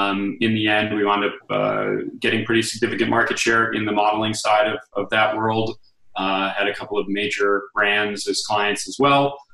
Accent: Buffalo, New York, United States; also born or lived in Boston; I was born in Boston, grew up in Buffalo, New York.

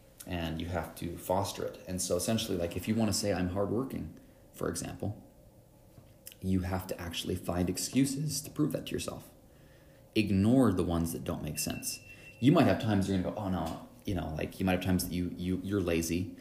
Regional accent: Idaho, United States; especially being an American boy raised in Idaho.

